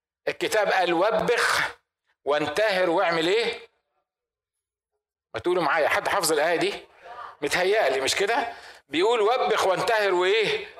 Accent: Upper Egypt, Egypt; احنا عندنا في الصعيد لما بيجوزوا واحده من البنات يعملوا زفه كبيره

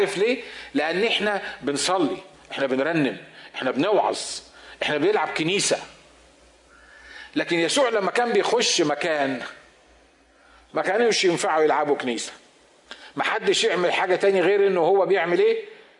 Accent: Egypt; now in United States; إحنا لما بنروح ناكل كمصريين أو كعرب

